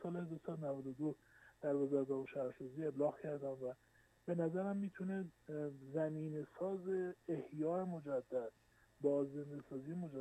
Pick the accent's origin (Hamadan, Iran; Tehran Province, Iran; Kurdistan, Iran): Hamadan, Iran; در شهر همدان وجود داره و من تمام دوران کودکیم رو با خاطراتش گذروندم